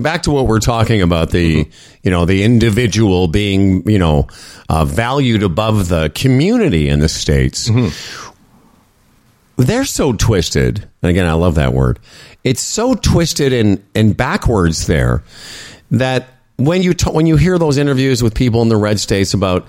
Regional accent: Canada; But as a Canadian that's lived in five of these provinces, I can tell you there's a real feeling that what happens federally is good for us all.

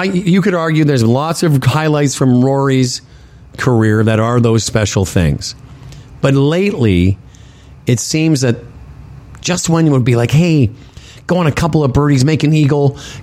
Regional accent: Canada; It bugs me as a Canadian.

